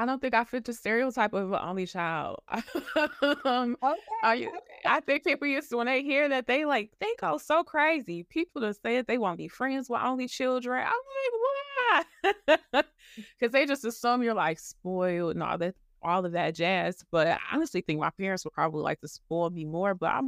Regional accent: Detroit, Michigan, United States; I'm from Detroit.

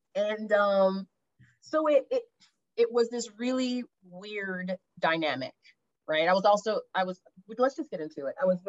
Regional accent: Dayton, Ohio, United States; born there; In Ohio? I was born there, yes. The reason I mention the Hilltop Housing Projects of Dayton, Ohio, I say it that way all the time. my parents grew up there across the street from each other.

